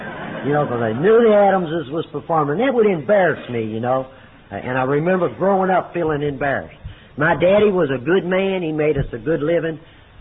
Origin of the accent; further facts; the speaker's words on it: Louisville, Kentucky, United States; I'm from Louisville, Kentucky